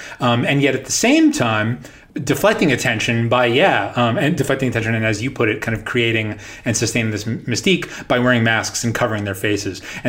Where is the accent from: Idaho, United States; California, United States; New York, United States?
New York, United States; I grew up in New York and you would turn on 92.3, you know, the K-Rocks, 93 K-Rock